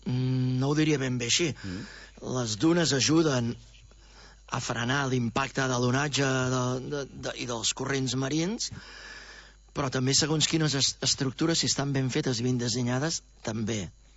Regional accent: Catalonia, Spain; Els que hi som del Maresme, per exemple, no només del Maresme, però el Maresme és molt clar.

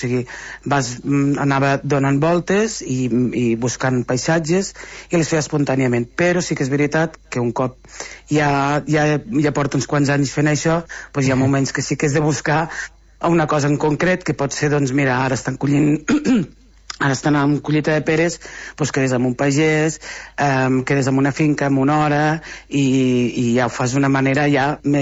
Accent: Catalonia, Spain; jo volia conèixer la meva comarca, que era les Garrigues.

